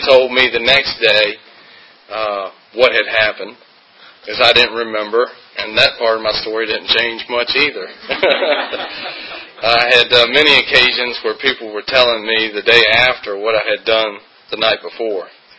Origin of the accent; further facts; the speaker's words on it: Culpeper, United States; I grew up in Culpeper. I'm local, and grew up here in Culpeper.